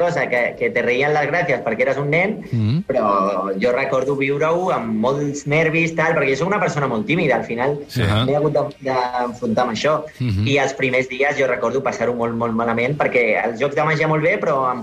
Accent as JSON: {"language": "Catalan", "town": "Badia del Vallès", "region": "Catalonia", "country": "Spain", "lives_now": "Barcelona, Spain", "said": "jo sóc de Badia del Vallès, però he viscut gairebé des dels 17 anys a Barcelona"}